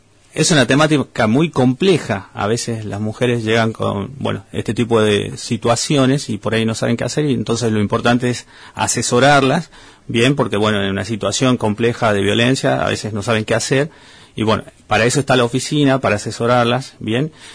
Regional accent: Tucumán, Argentina; now in Gobernador Gregores, Argentina; Estoy desde el mes de diciembre acá en Gobernador Gregores. Soy de Tucumán, soy abogado y vine a trabajar acá en la municipalidad

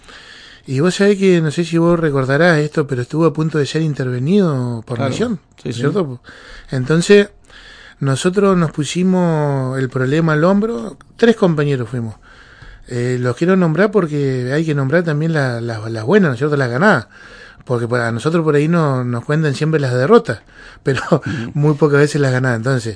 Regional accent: El Calafate, Santa Cruz, Argentina; de mi pueblo, de Calafate, para que nos empecemos a reunir en nuestro partido local.

